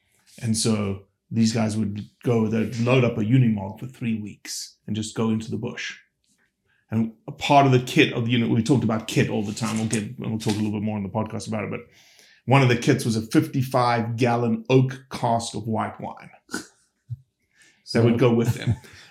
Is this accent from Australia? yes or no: no; South Africa; moved away as an adult; now in United States; Yeah, so I'm from South Africa originally, came to the States in 2003, came to do a PhD. When you grow up in South Africa